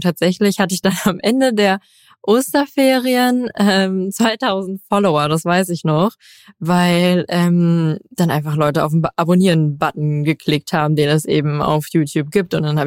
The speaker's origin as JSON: {"language": "German", "region": "Rhineland-Palatinate", "country": "Germany", "tie": "born or raised there", "moved": "as an adult", "lives_now": "Cologne, Germany", "said": "Ich komme eigentlich aus einem ganz, ganz kleinen Dörfchen in Rheinland-Pfalz, also gar nicht Köln. Ich bin erst 2015 nach Köln gezogen zum Studieren und irgendwie fühlt es sich seitdem an wie meine Heimat, weil ich hier auch nicht mehr weg möchte."}